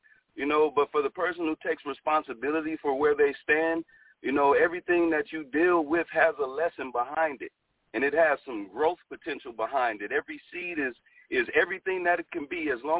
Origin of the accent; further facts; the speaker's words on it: Los Angeles, California, United States; also born or lived in Lynwood; I was in Los Angeles. Yeah, Los Angeles. I was born in Linwood, but I grew up in Compton Watts, South Central area.